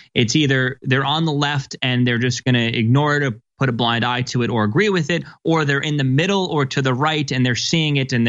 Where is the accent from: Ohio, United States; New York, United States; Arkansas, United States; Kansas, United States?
New York, United States; Staten Island; I'm from Staten Island.